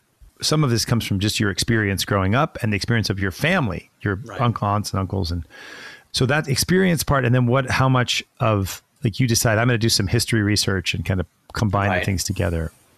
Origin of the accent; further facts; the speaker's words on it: California, United States; and I grew up in California too. We were outside a lot